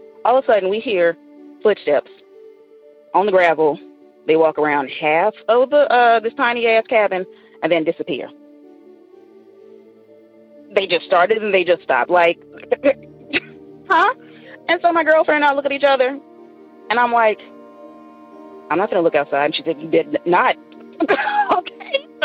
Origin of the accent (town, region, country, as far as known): the South, United States; now in Seattle, United States